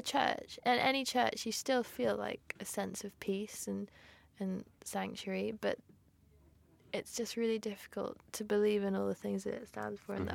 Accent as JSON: {"language": "English", "country": "Hong Kong", "tie": "born or raised there", "said": "because I grew up in Hong Kong."}